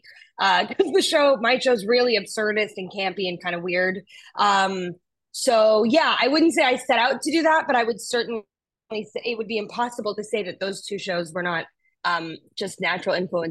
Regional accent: Toronto, Ontario, Canada; also born or lived in Halifax; No, I grew up in Toronto, like a born and raised

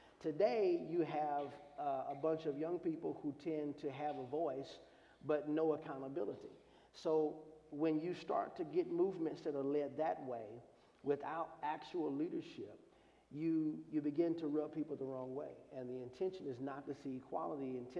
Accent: St. Louis, Missouri, United States; when I grew up, and I grew up in St. Louis, and I grew up on the west side of the city

